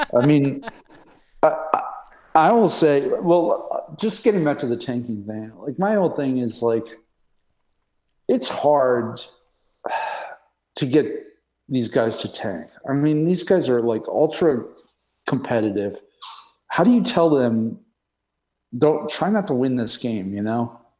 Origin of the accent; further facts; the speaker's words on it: New York City, New York, United States; He's from Westchester County. I grew up in the Bronx